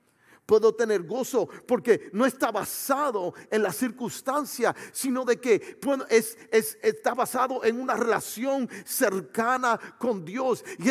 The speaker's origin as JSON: {"language": "Spanish", "country": "Puerto Rico", "said": "como buen puertorriqueño queríamos brincar"}